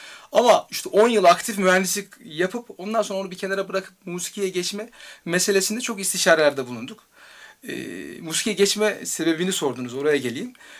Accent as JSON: {"language": "Turkish", "region": "Istanbul", "country": "Turkey", "tie": "born there", "said": "Ben İstanbul Beykoz doğumluyum."}